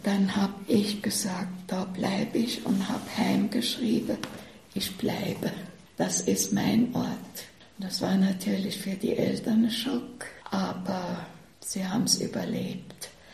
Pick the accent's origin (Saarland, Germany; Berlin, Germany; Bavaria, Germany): Saarland, Germany; Saarbrücken; Ich komme ja aus Deutschland. Ich war Gruppenführerin in der Pfarrei. Und in der Zeit, damals noch im Krieg, Saarbrücken, alles war zerstört.